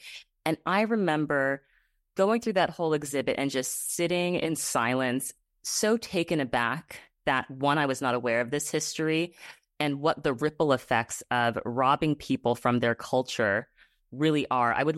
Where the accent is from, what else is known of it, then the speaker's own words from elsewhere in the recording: United States; I think growing up in America, you become, especially as a Black person, you're very aware of slavery.